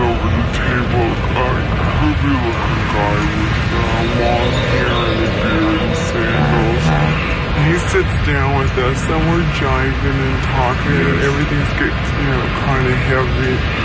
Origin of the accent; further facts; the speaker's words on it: Midwest, United States; And, you know, I believe him because I'm from the Midwest and my mom brought me up to believe what people tell me, man